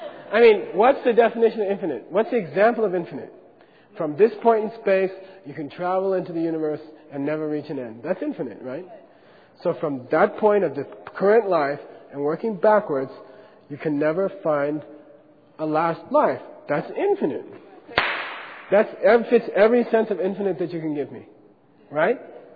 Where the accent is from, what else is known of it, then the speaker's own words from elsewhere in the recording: United States; Come on, I grew up in America.